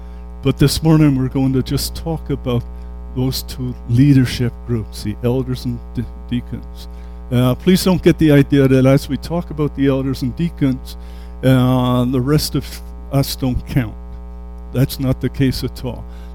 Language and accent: English; England, United Kingdom; Now, most of you know that I come from England, and we have a lot of nobility over there.